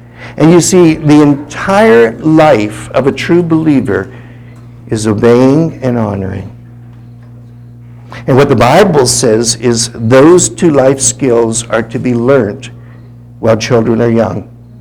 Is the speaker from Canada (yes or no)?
yes; Canada; Now this might be hard for me as a Canadian to say to you in America today